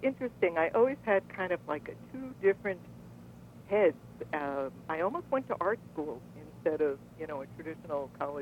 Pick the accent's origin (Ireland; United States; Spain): United States; Yonkers, New York; born and raised in Yonkers, New York, and in the 1950s.